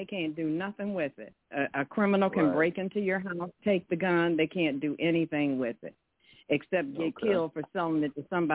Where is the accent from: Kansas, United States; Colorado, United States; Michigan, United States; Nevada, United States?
Michigan, United States; Detroit; from Detroit.